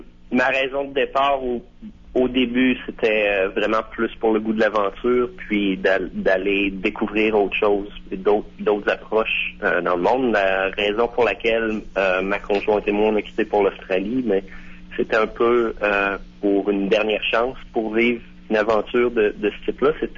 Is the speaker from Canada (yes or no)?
yes; Lac-Sergent, Quebec, Canada; moved away as an adult; Oui, je suis originaire de Lac-Sergent dans le comté de Portneuf.